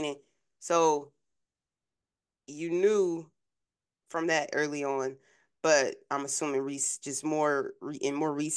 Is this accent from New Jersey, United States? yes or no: yes; New Jersey, United States; Obviously, you know, a lot of I'm from Jersey, but my, you know, my grandmother, family, everybody's from the South.